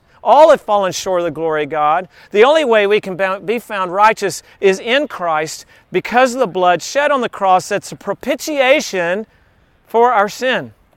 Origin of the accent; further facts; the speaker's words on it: Texas, United States; I'm from South Texas and we had a hunting lease.